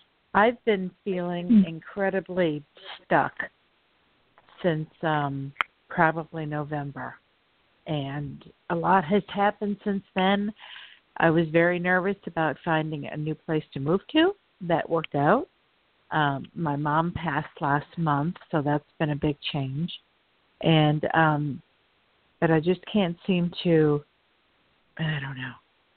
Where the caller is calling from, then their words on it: Florida, United States; I'm calling from Florida.